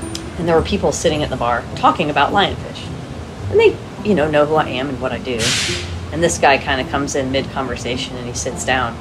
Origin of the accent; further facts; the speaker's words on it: Wrightsville Beach, North Carolina, United States; I'm from an island off the coast of North Carolina called Wrightsville Beach. My father was a commercial shrimper and a charter boat captain. So I grew up definitely on the water, in the water. Moved to the Florida Keys and...